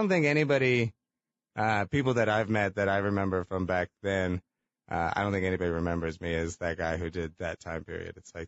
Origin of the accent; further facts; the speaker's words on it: San Diego, California, United States; also born or lived in Chicago; Yeah, I grew up here in San Diego. I moved here when I was, like, 5 from Chicago.